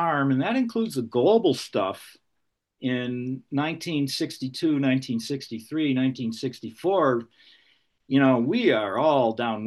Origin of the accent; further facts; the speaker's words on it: New York, United States; born there; I was born in Western New York, and my greatest exposure comes from certain specific things.